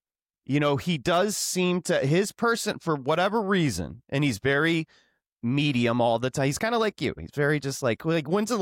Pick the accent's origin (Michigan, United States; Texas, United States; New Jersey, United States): Michigan, United States; Growing up in Michigan, I would get like seasonal depression because it would just be gray and cold.